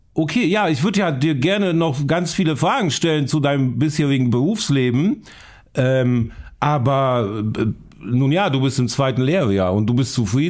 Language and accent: German; Bydgoszcz, Kuyavian-Pomeranian Voivodeship, Poland; moved away; Ich bin sehr mit Eisenbahn groß geworden, in meiner Heimatstadt, Nähe des Bahnhofs groß geworden, als das Bahnhofsviertel noch kein Problemstadtteil war in Bydgoszcz.